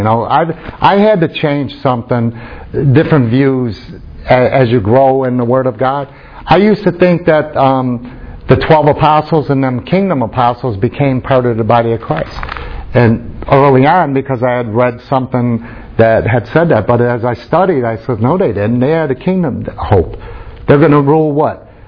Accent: Utah, United States; also born or lived in Chicago; I wasn't when I came to Chicago. I came from Utah. I was a little square.

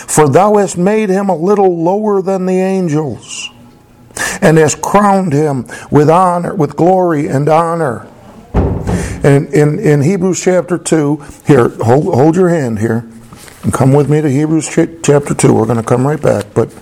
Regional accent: Chicago, Illinois, United States; I grew up in Chicago on the south side there. I probably saw one or two stars in my life.

